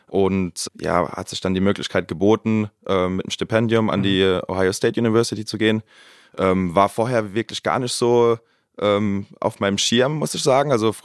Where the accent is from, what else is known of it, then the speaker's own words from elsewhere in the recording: Mannheim, Baden-Württemberg, Germany; ich komme aus Mannheim